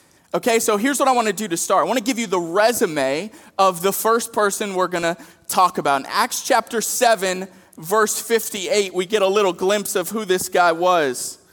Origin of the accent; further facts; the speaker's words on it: Saco, Maine, United States; So when I was in seventh grade, I grew up in Saco